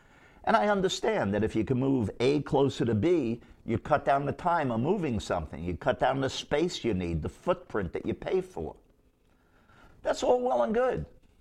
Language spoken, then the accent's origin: English; New York City, New York, United States; Because I'm from New York City. I'm a few years older than him.